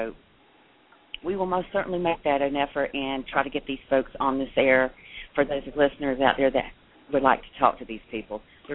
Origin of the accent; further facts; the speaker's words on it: Tennessee, United States; I thought I was from East Tennessee and had seen cousins screwing cousins before, but this shit was unbelievable.